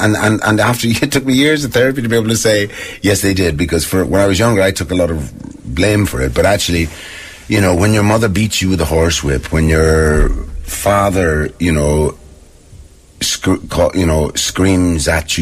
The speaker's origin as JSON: {"language": "English", "town": "Dublin", "region": "Leinster", "country": "Ireland", "tie": "born there", "said": "Well, I was born in Dublin in 1961."}